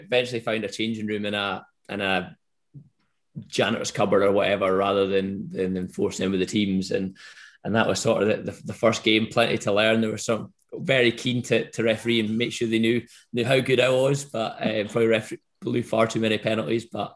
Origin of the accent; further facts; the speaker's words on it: Montrose, Scotland, United Kingdom; I'm from Montrose, I don't have a posh voice.